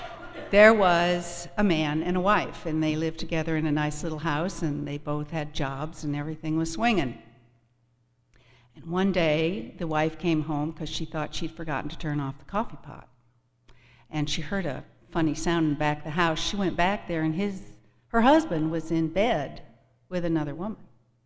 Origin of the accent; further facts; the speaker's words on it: Iowa, United States; born there; also born or lived in Boston; I was born in Iowa, and I went to school in Boston, where I met my husband.